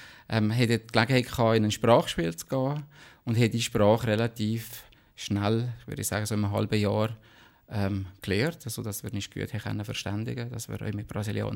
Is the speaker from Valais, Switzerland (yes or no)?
yes; Valais, Switzerland; Aber die können sehr gut Walliserdeutsch. Von daher fühle ich mich schon als Walliser.